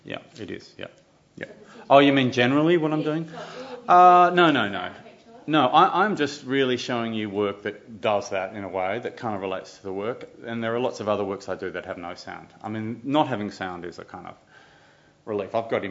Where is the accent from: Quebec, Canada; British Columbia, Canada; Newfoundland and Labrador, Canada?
Quebec, Canada; Montreal; born there; I was born in Montreal